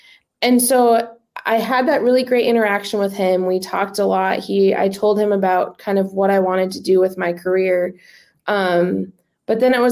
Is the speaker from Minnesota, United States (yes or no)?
yes; Minnesota, United States; I was born and raised in Minnesota.